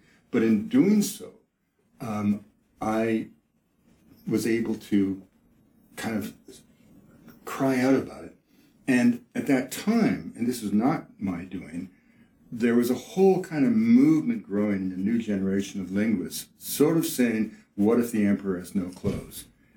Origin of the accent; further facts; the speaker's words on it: Quebec, Canada; Okay, well, you know, I grew up in Quebec.